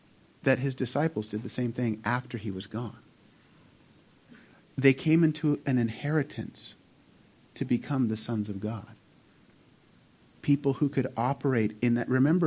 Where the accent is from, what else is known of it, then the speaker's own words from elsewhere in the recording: California, United States; I grew up in the South Bay, south of San Francisco, an area that's known as Silicon Valley.